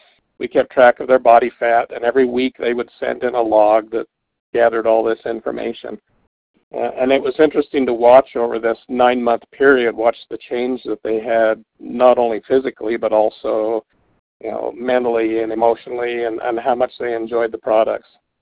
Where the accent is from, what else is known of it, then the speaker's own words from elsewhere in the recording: North Logan, Utah, United States; I grew up in North Logan on a dairy farm milking cows